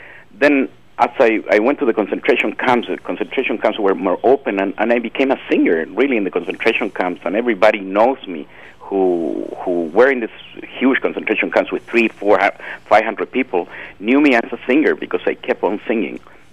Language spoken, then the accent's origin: English; Chile; first language Spanish; English is a second language; If, you know, my first voice is Spanish, then I learned English. It's just like the same thing. It opened a door, a tremendous possibilities for me to mix what I have as a folk musician from Chile